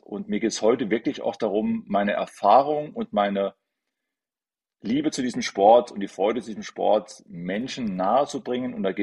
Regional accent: Püttlingen, Saarland, Germany; Also ich bin geboren in Püttlingen, war in Püttlingen im Fußballverein sehr ambitioniert

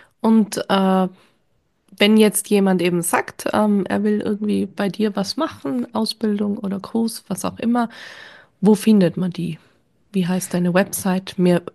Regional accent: Austria; ich bin ja aus Österreich

